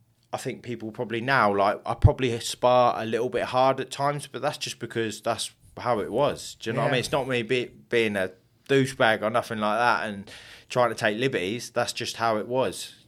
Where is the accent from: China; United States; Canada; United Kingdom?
United Kingdom; England; obviously I'm from England.